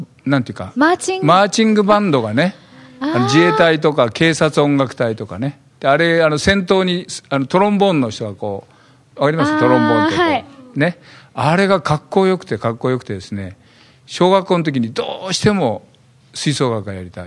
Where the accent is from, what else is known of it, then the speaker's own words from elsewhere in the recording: Nogata, Fukuoka, Japan; 福岡県の直方市です。